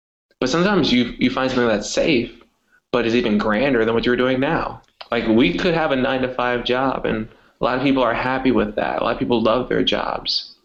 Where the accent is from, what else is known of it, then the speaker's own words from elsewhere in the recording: United States; accent: American; I want to be charming with my American accent in a foreign country.